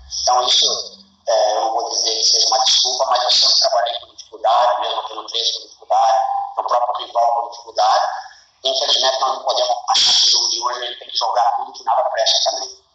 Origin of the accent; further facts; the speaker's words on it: Brazil; torcendo para o Flamengo, porque sou brasileiro